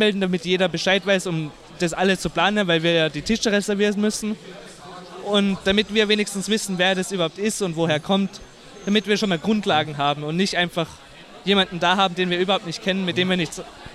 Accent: Kitzbühel, Tyrol, Austria; Kitzbühel.

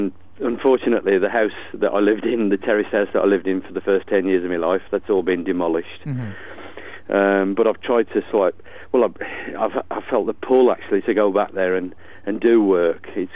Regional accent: Bilston, West Midlands, United Kingdom; now in Ironbridge, United Kingdom; I've got this show back at Bilston, my hometown. Because I now live in Ironbridge

